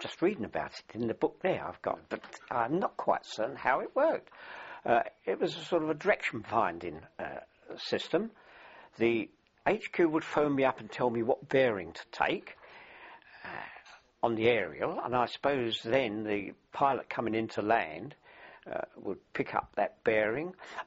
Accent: New Cross, London, United Kingdom; born there; That was in New Cross. I was born in New Cross, South East London.

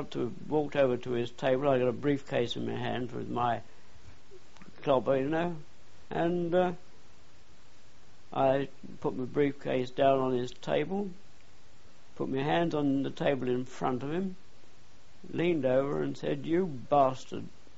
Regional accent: Scotland, United Kingdom; and being the Scot, and we had a mess marquee where we were all sitting down together

